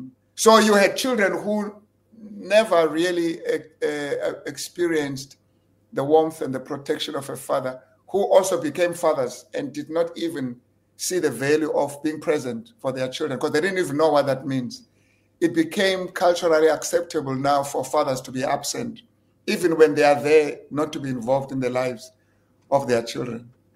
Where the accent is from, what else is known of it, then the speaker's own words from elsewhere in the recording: Guguletu, Western Cape, South Africa; And I know when I grew up in Guguletu, having a child was fashionable.